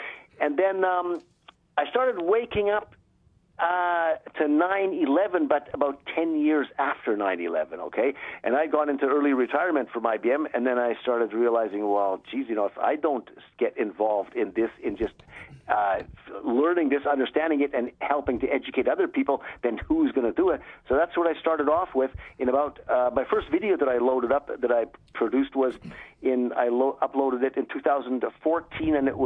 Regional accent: Canada; I grew up as a youngster in Canada. Okay, we grew up in Canada

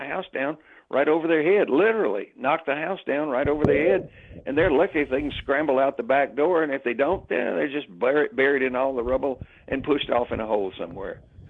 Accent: Southern United States, United States; So it's not hard for me as a Southerner to understand how Hamas, Hezbollah, all of these groups that fight against Israel and the United States hate us so much

